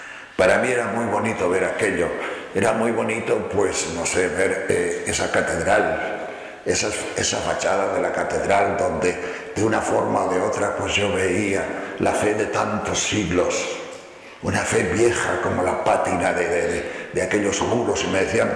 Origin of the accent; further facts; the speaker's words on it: León, Castile and León, Spain; Digo, es que yo soy de León.